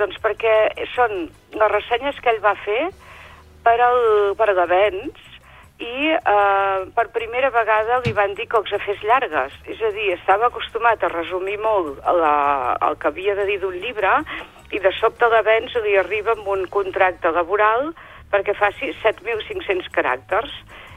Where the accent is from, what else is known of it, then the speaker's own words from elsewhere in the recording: Catalonia, Spain; perquè som catalans, eh?